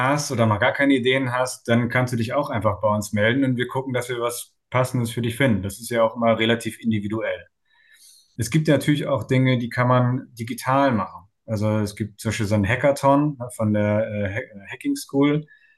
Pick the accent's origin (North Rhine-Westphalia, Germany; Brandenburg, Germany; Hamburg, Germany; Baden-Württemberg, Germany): Hamburg, Germany; Bergedorf; ich komme auch aus Bergedorf, ich bin auch hier zur Schule gegangen